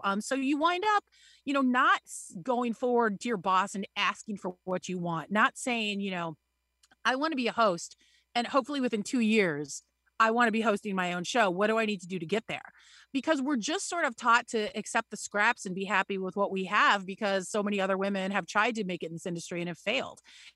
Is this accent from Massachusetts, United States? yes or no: no; Illinois, United States; Yeah, I grew up in Northern Illinois, in a small town where everybody was an athlete, it seemed like.